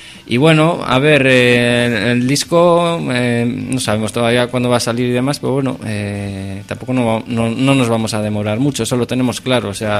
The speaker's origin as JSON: {"language": "Spanish", "town": "Bilbao", "region": "Basque Country", "country": "Spain", "said": "porque somos de Bilbao"}